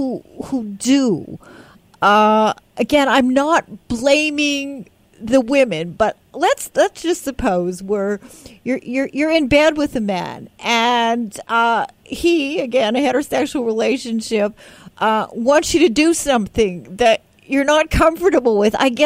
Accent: Canada; born there; I was born in Canada in an Orthodox Jewish family.

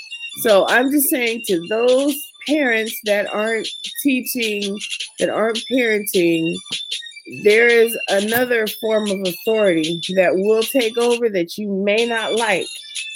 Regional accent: California, United States; I'm from California, so I know how that is.

